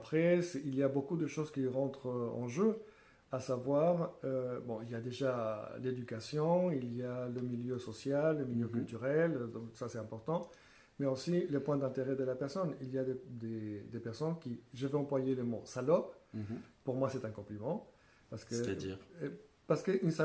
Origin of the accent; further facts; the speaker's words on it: Colombia; French is a second language; surtout que je viens d'un pays latino-américain, de la Colombie, et pendant mon adolescence